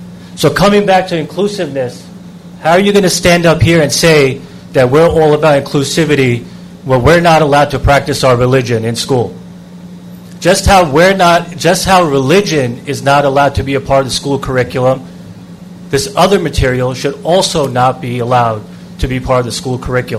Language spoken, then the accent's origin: English; Elmont, New York, United States; I'm a resident of Elmont. I grew up in Elmont. I went to Colbert Avenue Elementary School, Sewanika High School, and now I'm raising two young boys here in the Elmont School District.